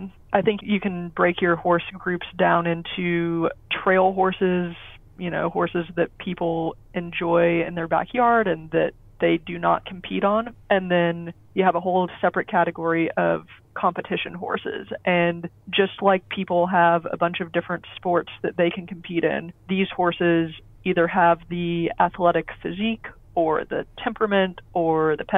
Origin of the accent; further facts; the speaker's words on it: Texas, United States; I felt like I grew up in Texas. I'd spent time on the West Coast, and I was a little bit afraid of New England winters, but I wanted to try the East Coast